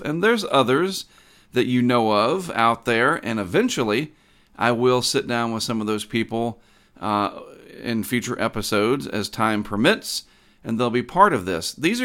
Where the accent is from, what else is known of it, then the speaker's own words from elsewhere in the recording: Durham, North Carolina, United States; So, you know, I was born in Durham in 1970, and North Carolina has four distinct seasons.